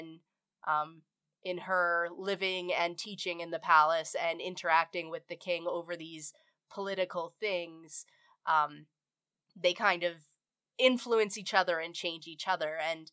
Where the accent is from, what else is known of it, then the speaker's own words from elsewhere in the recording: Wales, United Kingdom; Right. Yeah, I know I have. I'm Welsh.